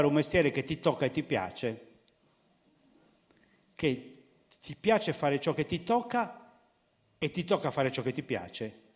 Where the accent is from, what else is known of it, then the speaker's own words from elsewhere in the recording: Sardinia, Italy; In Sardegna, la mia terra